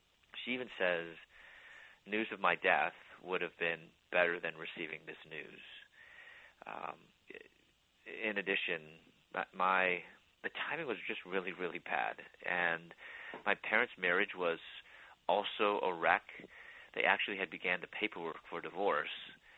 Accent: Chicago, Illinois, United States; also born or lived in Louisville, Kentucky; I moved from Chicago, where I was born and raised, and I live now, but my parents are from there, and I moved to Louisville, Kentucky, where I was pursuing my doctorate in dentistry.

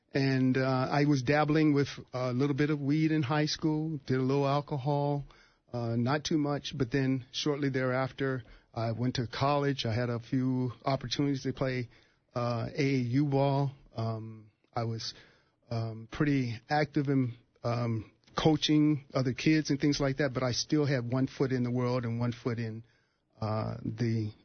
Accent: Youngstown, Ohio, United States; Yeah, I grew up in Youngstown, Ohio, which is about 65 miles outside of Cleveland.

